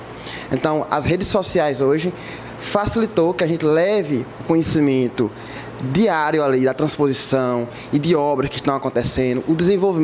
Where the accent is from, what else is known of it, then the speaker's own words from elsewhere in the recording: Cajazeiras, Paraíba, Brazil; sou daqui da cidade de Cajazeiras também